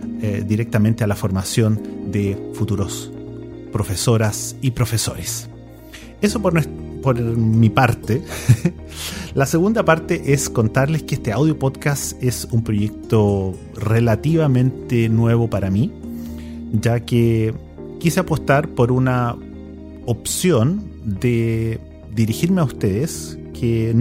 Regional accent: Chile; moved away; como chileno que vive fuera

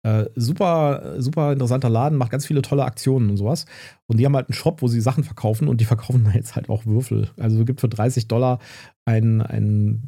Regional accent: Bonn, North Rhine-Westphalia, Germany; Wir sind ja aus Bonn

